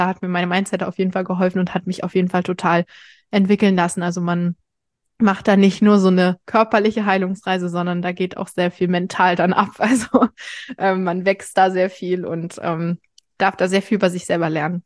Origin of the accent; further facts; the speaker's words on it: North Rhine-Westphalia, Germany; ich bin 17 Jahre alt, ich komme aus NRW